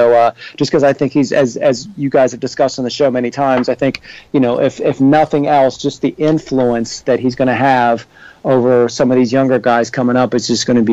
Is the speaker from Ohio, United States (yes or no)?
yes; Cincinnati, Ohio, United States; Well, you know, like as you mentioned, I grew up here in Cincinnati